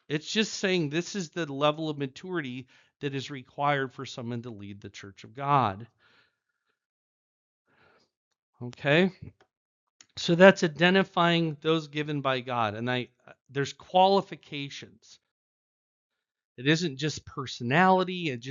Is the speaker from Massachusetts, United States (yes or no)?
no; Fort Dodge, Iowa, United States; But I grew up in Fort Dodge. Have you ever heard of Fort Dodge? In Northwest Iowa.